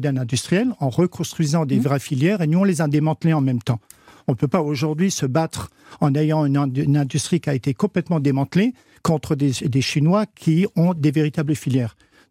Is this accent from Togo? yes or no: no; Grand Est, France; accent: Alsatian; on est français, on le revendique, un petit peu alsacien également, comme vous l'entendez certainement à l'accent